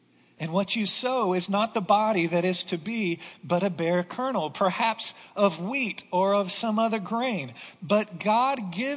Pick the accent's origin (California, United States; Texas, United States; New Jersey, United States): Texas, United States; I love being a Texan too.